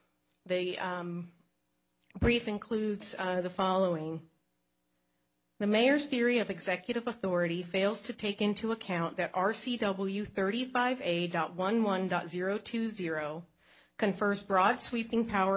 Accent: Black Diamond, Washington, United States; also born or lived in Bellevue; I'm from Bellevue, and I grew up in Black Diamond.

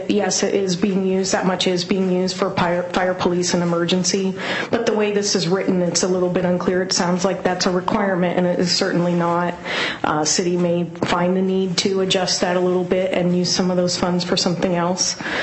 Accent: Black Diamond, Washington, United States; now in Bellevue, United States; I'm from Bellevue, and originally from Black Diamond.

